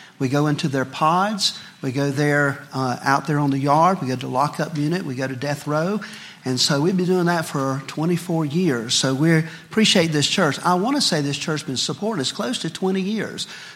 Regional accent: Greenville, South Carolina, United States; We're from the Greenville, South Carolina area.

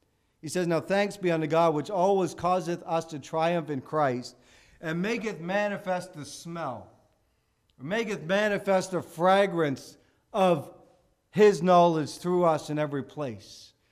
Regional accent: Canada; And of course, since we're from Canada, there were a lot of hockey trophies on that wall.

